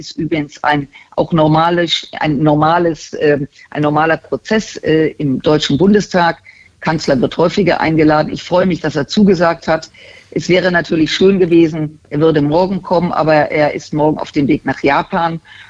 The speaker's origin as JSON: {"language": "German", "country": "Germany", "said": "zumal wir als Deutsche diesbezüglich ja jetzt nicht in den letzten Jahren besonders auffällig gewesen wären"}